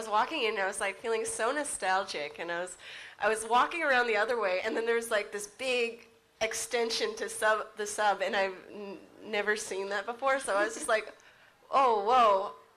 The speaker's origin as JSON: {"language": "English", "town": "Vancouver", "region": "British Columbia", "country": "Canada", "tie": "born or raised there", "also_born_or_lived": "Saskatchewan", "said": "I was born in Saskatchewan. But I've been here since I was 5, so Vancouver is my home."}